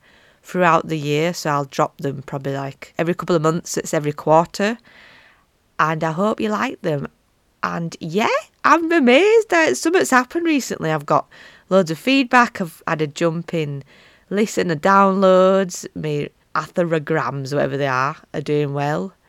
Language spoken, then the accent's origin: English; Yorkshire and the Humber, United Kingdom; accent: Yorkshire; which I find hard to understand with my Yorkshire accent